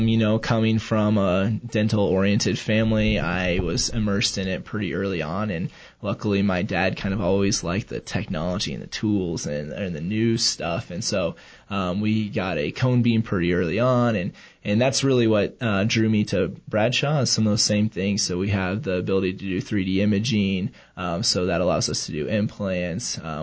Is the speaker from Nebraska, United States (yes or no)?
yes; Nebraska, United States; moved away as an adult; Well, I am a little bit unusual in that I come from Nebraska.